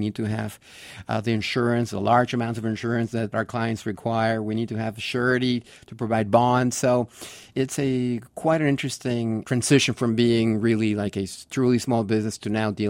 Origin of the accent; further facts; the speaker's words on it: Camden, New Jersey, United States; Everywhere we go, Robert and I, we always mention, yes, we're two guys from Camden. And even though Camden has a terrible reputation